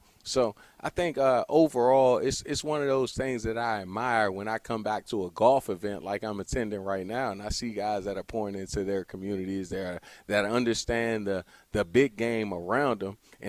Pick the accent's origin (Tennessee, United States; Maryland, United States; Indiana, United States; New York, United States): Maryland, United States; Largo; You talked about PG County. I'm from Largo High School.